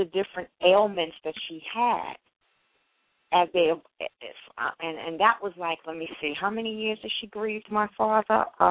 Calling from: New York, United States; I'm calling from New York.

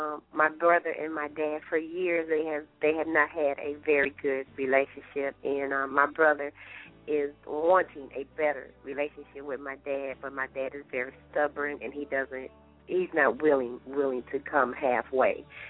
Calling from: Lithonia, Georgia, United States; No, I'm calling from Lithonia, Georgia.

